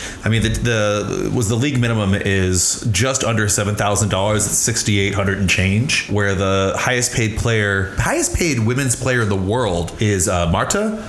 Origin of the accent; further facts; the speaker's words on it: Chicago, Illinois, United States; For the record, as a Chicagoan, it's not in Chicago, it's in Lisle.